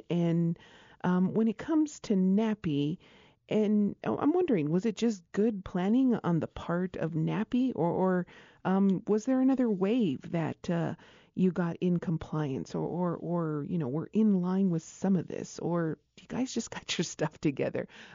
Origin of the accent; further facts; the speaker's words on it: Isleta Pueblo, New Mexico, United States; from Isleta Pueblo.